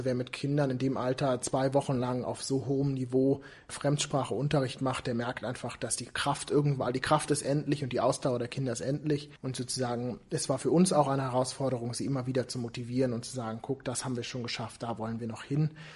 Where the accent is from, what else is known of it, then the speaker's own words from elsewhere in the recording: Germany; Ich komme aus Deutschland